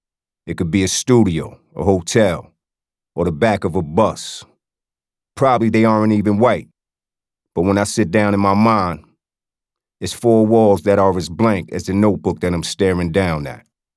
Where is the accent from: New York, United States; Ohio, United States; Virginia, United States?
New York, United States; Wyandanch; born there; I was born in Wyandanche, New York, about an hour outside of New York City in Suffolk County, Long Island.